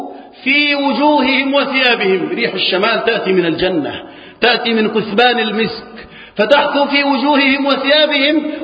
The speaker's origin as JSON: {"language": "Arabic", "country": "Egypt", "said": "اللهم اجعل بلدنا مصر أمنا أمانا مطمئنا"}